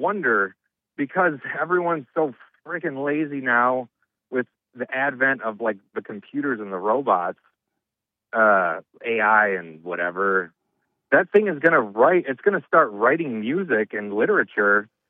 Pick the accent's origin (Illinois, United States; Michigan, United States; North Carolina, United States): Michigan, United States; Detroit; I'm originally from Detroit, Michigan. Like, I'm out in, like, an hour north of it